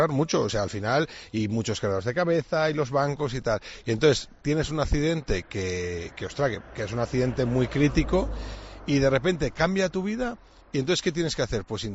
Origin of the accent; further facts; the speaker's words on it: Benavente, Castile and León, Spain; de mi ciudad, de Benavente y de Zamora, me están apoyando muchísimo